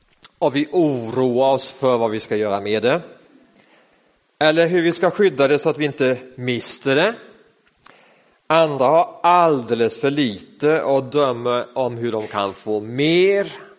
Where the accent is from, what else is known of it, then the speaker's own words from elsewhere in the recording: Sweden; Och det är inte bara aktiemarknaden som vi svenskar bevakar som aldrig förr.